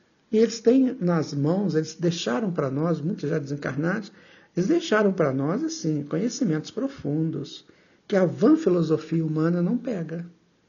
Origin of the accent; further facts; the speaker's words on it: Juiz de Fora, Minas Gerais, Brazil; aqui na minha terra, em Juiz de Fora, aconteceu um dia